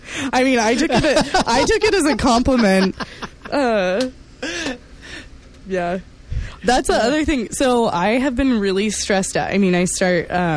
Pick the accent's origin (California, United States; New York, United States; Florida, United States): California, United States; when I grew up in California